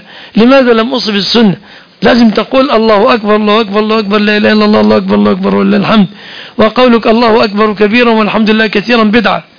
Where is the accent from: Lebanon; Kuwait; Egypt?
Egypt; انا اذكر وانا صغير كان الحال في مصر هنا